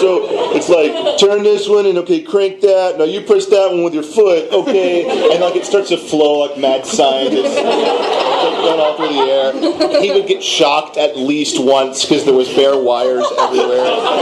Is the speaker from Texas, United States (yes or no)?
yes; Beaumont, Texas, United States; Oh, man, I'm from Beaumont.